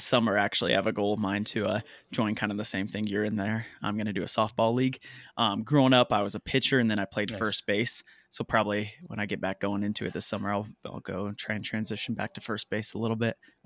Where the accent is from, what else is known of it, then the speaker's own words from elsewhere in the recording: Hemet, California, United States; Growing up in Hemet, if anyone knows the area, it's kind of in between both LA and San Diego.